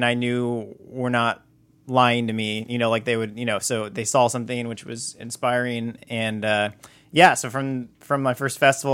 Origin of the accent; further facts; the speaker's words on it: Franklin, Tennessee, United States; And I'm from Nashville. So from Nashville, kind of in the middle of like 35 minutes south of Nashville in Franklin, technically, but like lived in the country.